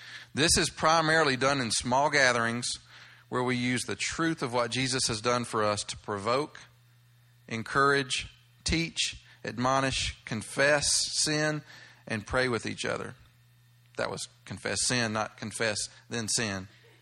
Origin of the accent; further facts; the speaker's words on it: the South, United States; Unfortunately, growing up in the South, I know myself, probably most of you had a different view of church.